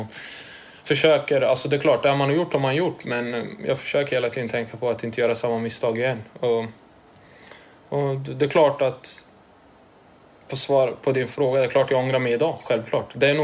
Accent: Örebro, Örebro County, Sweden; på grusplaner i Vivalla och Boronbacken där jag är ifrån.

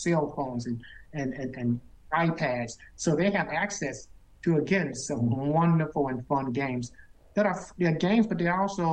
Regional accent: Little Rock, Arkansas, United States; I grew up in East Little Rock, Arkansas, about a mile and a half from the William Jefferson Clinton Presidential Library.

